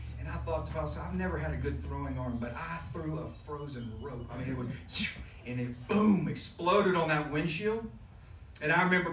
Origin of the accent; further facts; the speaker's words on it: Jacksonville, Florida, United States; I'm obviously a priest, and I'm from Jacksonville, Florida.